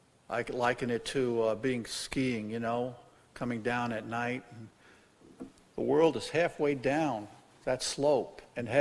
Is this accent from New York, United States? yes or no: yes; New York City, New York, United States; Come to where I grew up in Brooklyn, New York.